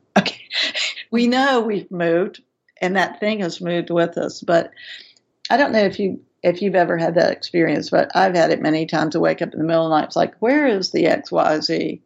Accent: Richlands, Virginia, United States; I grew up in Richlands near Raven and Red Ash, not that far from Dante, pronounced Dant, Cedar Bluff and Jewel Ridge, among the Appalachian Mountains and along the Clinch River.

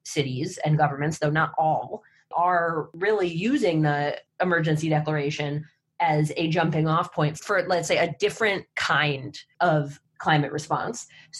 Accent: Ann Arbor, Michigan, United States; which is quite something for a town the size of Ann Arbor, which happens to be my hometown.

